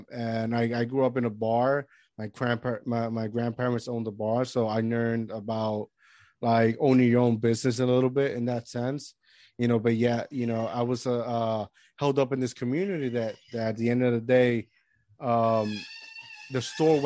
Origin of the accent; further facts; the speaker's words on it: Puerto Rico; now in United States; although I'm an American, but I grew up in Puerto Rico in a place that was like poverty.